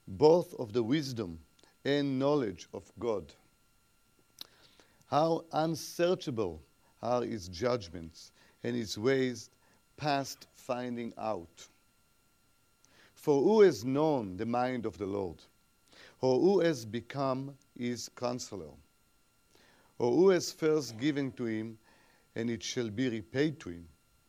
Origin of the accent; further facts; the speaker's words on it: Israel; And I'm coming from Israel. It's not a secret. You know it already, right?